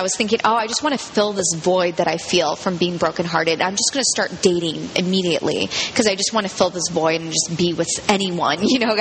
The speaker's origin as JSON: {"language": "English", "town": "Berkeley", "region": "California", "country": "United States", "said": "And I'm basically hailing from the Bay Area, from Berkeley"}